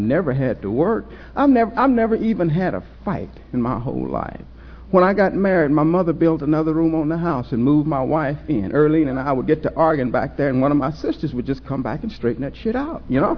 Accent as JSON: {"language": "English", "town": "Wagoner", "region": "Oklahoma", "country": "United States", "tie": "born there", "said": "Well, I was born in Wagner, Oklahoma in 1938"}